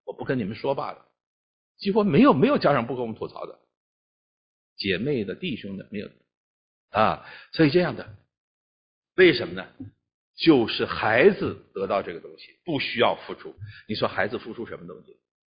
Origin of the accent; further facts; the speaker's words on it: China; 我们中国人强调礼尚往来